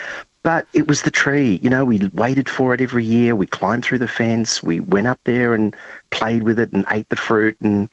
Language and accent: English; Sydney, New South Wales, Australia; And we grew up in the Sydney suburb of Rozelle in the back of our homes, and it was a Greek family